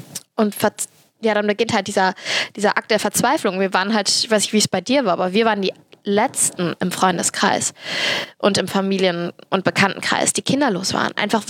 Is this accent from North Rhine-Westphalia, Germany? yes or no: yes; Cologne, North Rhine-Westphalia, Germany; ich bin Kölnerin und halbe Türkin.